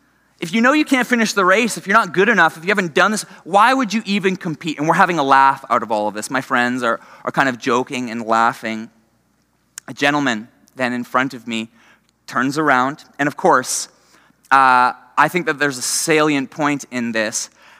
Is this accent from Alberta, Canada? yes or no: no; Ontario, Canada; And now I grew up in Ontario, and maybe that in itself tells you where the story is headed. But I was in Ontario in high school, grade 12